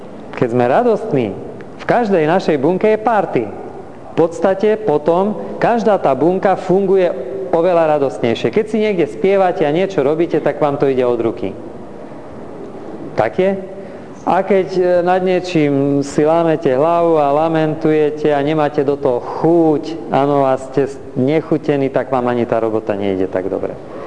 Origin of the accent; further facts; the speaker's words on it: Košice, Košice Region, Slovakia; V Košiciach ročne pribudne, keďže som z Košic, 1200 nových pacientov na onkológii.